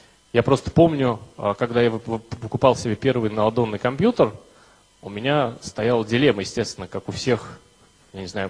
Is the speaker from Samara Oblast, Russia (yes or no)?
yes; Samara, Samara Oblast, Russia; Я из Самары, там же я вырос, родился, учился, женился и все остальное, что можно делать в родном городе.